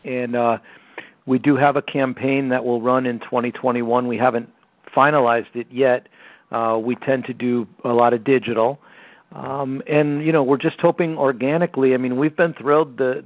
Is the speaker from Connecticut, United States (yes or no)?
yes; Connecticut, United States; and I come from Connecticut as well, so share the Nutmeg State background with Greg